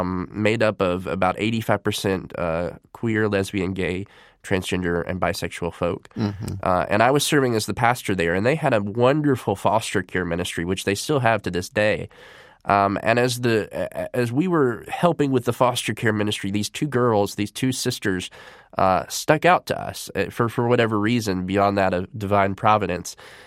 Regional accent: Statesville, North Carolina, United States; especially for my hometown community where I live of Statesville

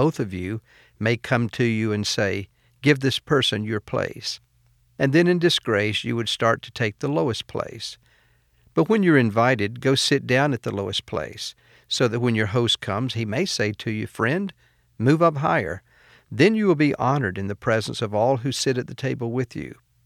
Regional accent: Acworth, Georgia, United States; I grew up in the Ackworth Church in Cobb County, just north of Atlanta.

